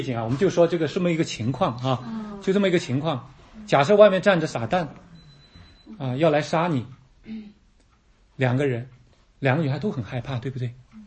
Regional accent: China; 我们中国人特别看重的

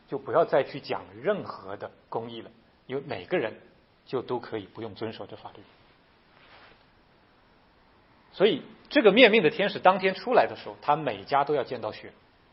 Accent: China; 其实我们中国人知道罪的代价是血的

